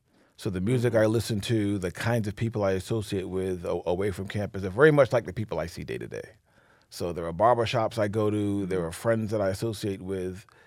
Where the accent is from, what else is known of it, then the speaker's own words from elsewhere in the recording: New York City, New York, United States; I mean, I've never brought a friend, born and raised in East Harlem in New York City, never brought anyone from East Harlem to the University of Michigan to Ann Arbor.